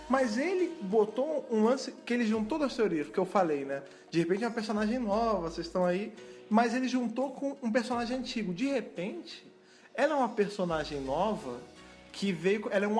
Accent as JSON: {"language": "Portuguese", "region": "Rio de Janeiro", "country": "Brazil", "lives_now": "São Paulo, Brazil", "said": "também vim do Rio de Janeiro e agora estou com a minha estacionada aqui em São Paulo."}